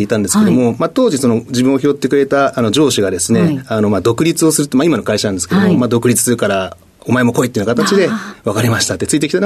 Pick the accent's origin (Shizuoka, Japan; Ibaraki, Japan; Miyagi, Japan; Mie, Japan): Miyagi, Japan; Sendai; 宮城県の仙台市です。